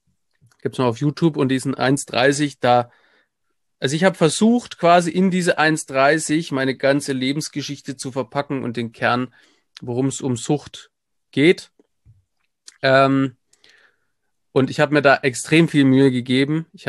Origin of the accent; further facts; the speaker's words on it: Nuremberg, Bavaria, Germany; Nürnberg oder mittlerweile an Nürnberg dran, aber Nürnberg ist so meine Heimatstadt